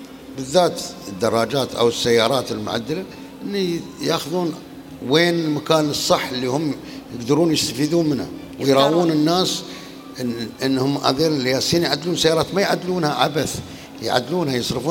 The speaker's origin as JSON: {"language": "Arabic", "country": "United Arab Emirates"}